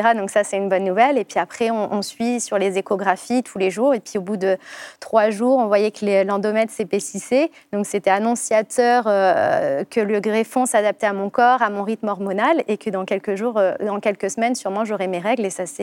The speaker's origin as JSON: {"language": "French", "town": "Cannes", "region": "Provence-Alpes-Côte d'Azur", "country": "France", "said": "monter à Paris, puisque je suis de Cannes"}